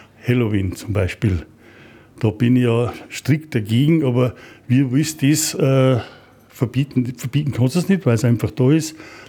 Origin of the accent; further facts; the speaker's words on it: Bavaria, Germany; accent: Bavarian; Das ist unsere Sprache, das ist unser bayerischer Dialekt und den sollen wir auch behalten und sollen wir auch pflegen.